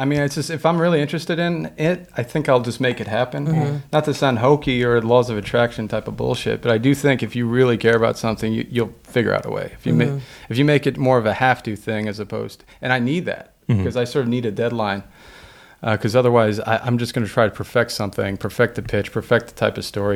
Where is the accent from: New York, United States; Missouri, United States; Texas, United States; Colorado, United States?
New York, United States; Queens; I grew up in New York and Queens, and he was obviously influential just in terms of, you know, the aesthetic, in terms of the music, in terms of everything I enjoyed as a kid in the 90s.